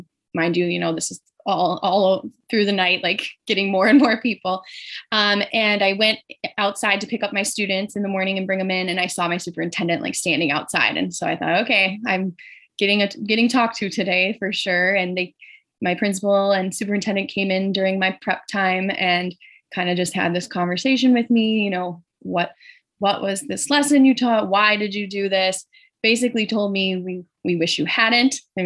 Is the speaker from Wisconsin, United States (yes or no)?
yes; Burlington, Wisconsin, United States; also born or lived in Chicago; So I actually had just started teaching in Burlington, Wisconsin, my hometown. We had moved back from Chicago.